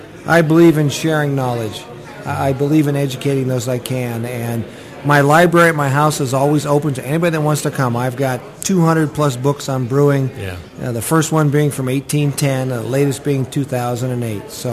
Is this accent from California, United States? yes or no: yes; Ukiah, California, United States; And I grew up in Ukiah